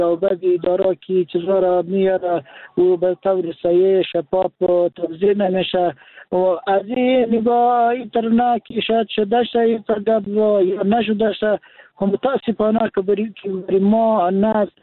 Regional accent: Daykundi, Afghanistan

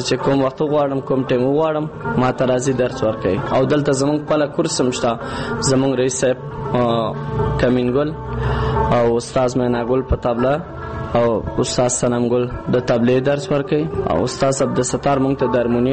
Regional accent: Laghman, Afghanistan; now in Jalalabad, Afghanistan; مون اصلي خو یو د لغمان داخل لاس او چپ لاسم چې پیژندل زه جلال آباد یم

